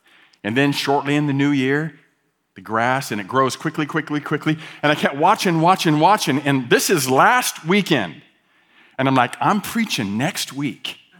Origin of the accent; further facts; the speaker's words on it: Ohio, United States; I grew up in Ohio, central western Ohio, a very agricultural area there in the Midwest. And for some of our years, we lived in the country, and other years, we lived in town.